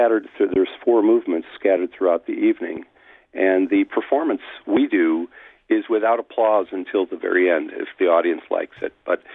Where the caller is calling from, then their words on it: Minneapolis, Minnesota, United States; Up here, I'm calling from Minneapolis, and up here it's going to get down to below zero this evening